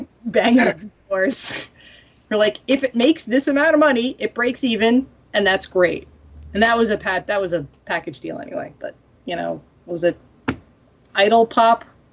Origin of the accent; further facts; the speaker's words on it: New York, United States; Like I said, I'm from Long Island. I was kind of alone.